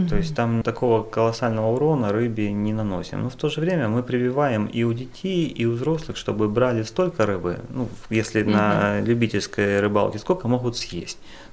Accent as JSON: {"language": "Russian", "region": "Crimea", "country": "Ukraine", "said": "Так как я крымчанин, я патриот своего региона, я состою в Крымской Федерации."}